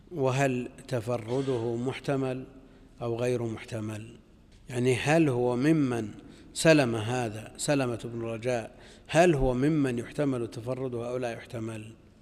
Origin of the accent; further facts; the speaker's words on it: Najd, Saudi Arabia; لكن هو عندنا في نجد المراد به الصحراء